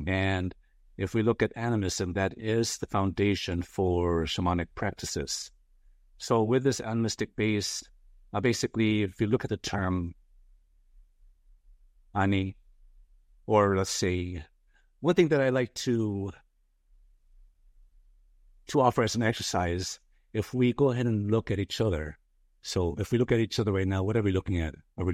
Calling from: Walnut, California, United States; Currently streaming, I'm in Walnut, California, which is in East LA County.

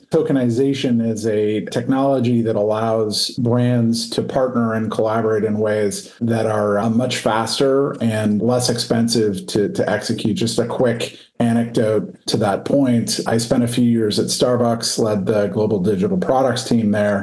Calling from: Seattle, Washington, United States; you stole my line, Peter. I'm joining from sunny Seattle, Washington.

